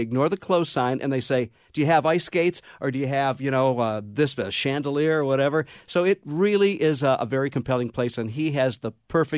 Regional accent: Detroit, Michigan, United States; I grew up in Detroit, well, which, by the way, is a dump, but that's a whole different story.

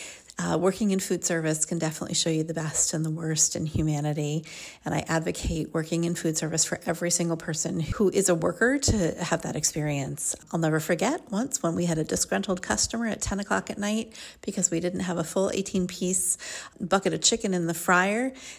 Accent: Minnesota, United States; One of my first jobs was at a deli at a grocery store where I grew up in Minnesota, which was very German and Scandinavian.

